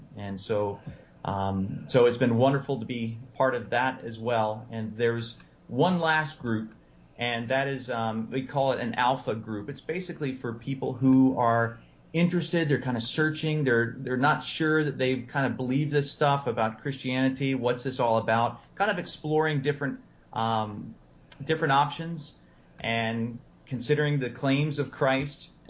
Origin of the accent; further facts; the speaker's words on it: Florida, United States; And so I'm originally from Central Florida, and so my parents, and I said, I'm getting married and I need to find a job.